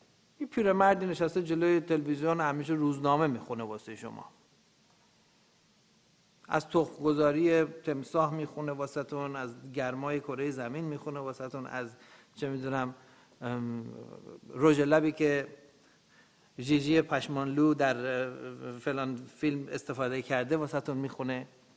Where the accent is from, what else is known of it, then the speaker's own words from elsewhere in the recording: Iran; moved away as an adult; من از ایران اومدم بیرون